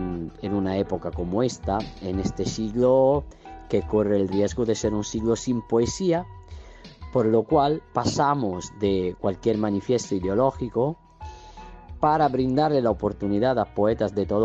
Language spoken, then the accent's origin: Spanish; Italy; Spanish is a second language; Unos radicales de la poesía que siempre han existido en mi país, en Italia.